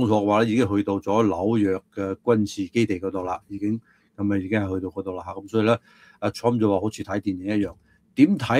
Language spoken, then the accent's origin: Cantonese; United States